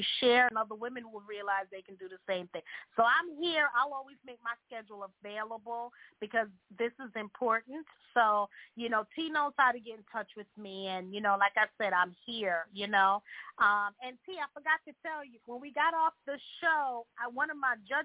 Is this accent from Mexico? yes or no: no; Jamaica; I'm Jamaican, so 99 jobs, okay?